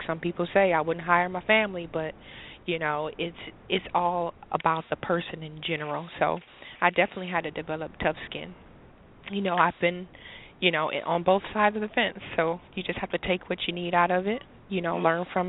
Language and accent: English; Flint, Michigan, United States; like I said, I'm from Flint, Michigan. I went to school in Daytona Beach, Florida. That's two opposite sides of the country.